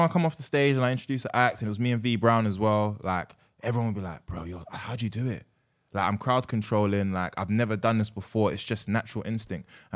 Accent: London, United Kingdom; I'm from South East London.

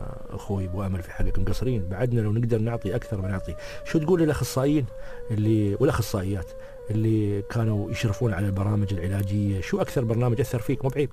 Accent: United Arab Emirates; عندنا في الامارات

